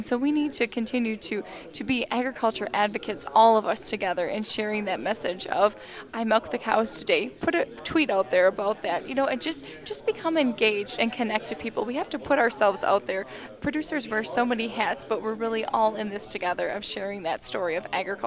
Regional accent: Beaver Dam, Wisconsin, United States; my hometown of Beaver Dam.

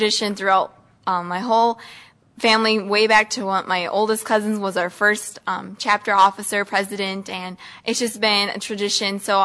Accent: Cashton, Wisconsin, United States; Yes, I'm from Cashton. I've grown up on a small organic dairy farm right outside of Cashton. I come from a family of 5 kids

